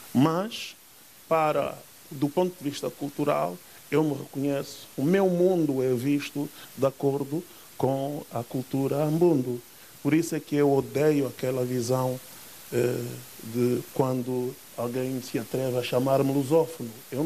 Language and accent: Portuguese; Angola; first language Kimbundu; Portuguese is a second language; a minha língua materna não é português. Portanto, eu sou ambundo, não é? E, portanto, quando se me é colocada a questão da língua ser um fator de união ou de desunião, eu reporto-me ao quimbundo.